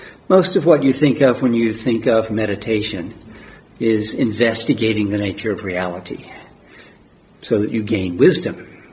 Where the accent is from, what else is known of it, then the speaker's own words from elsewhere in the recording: United States; accent: American; I guess you probably already figured out I'm an American from my accent.